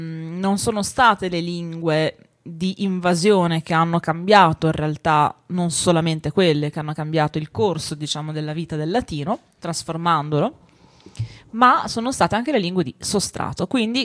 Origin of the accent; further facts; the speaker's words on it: Emilia-Romagna, Italy; cosa che avviene soprattutto dalle mie parti, quindi nelle parti del Ferrarese, nelle parti del Ravennate, di tutta l'Emilia-Romagna, insomma